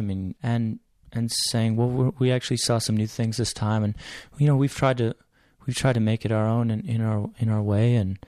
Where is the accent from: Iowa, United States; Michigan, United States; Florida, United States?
Iowa, United States; born there; Well, you know, I was born in Northeast Iowa. And my on a dairy goat farm